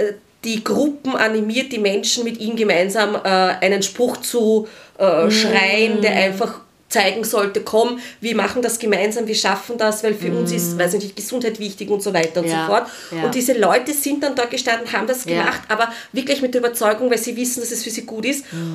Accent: Austria; Und da rede ich jetzt als Österreicherin.

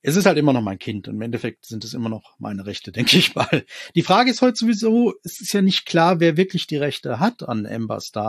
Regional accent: Dortmund, North Rhine-Westphalia, Germany; now in Hannover, Germany; Mit meiner Lebensgefährtin bin ich nach Hannover gezogen, vor über 20 Jahren, ja. Aber ich bin Dortmunder, ja.

